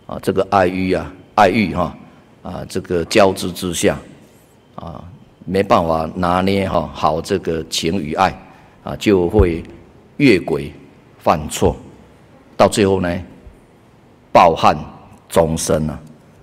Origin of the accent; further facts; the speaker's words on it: Taiwan; 我们台湾话说哈，爱就较惨死了哈